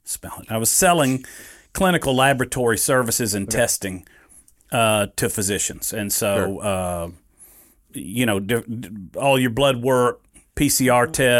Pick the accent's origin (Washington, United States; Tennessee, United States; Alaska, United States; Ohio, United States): Tennessee, United States; Nashville; I was born and raised in Nashville. My family's all from West Tennessee.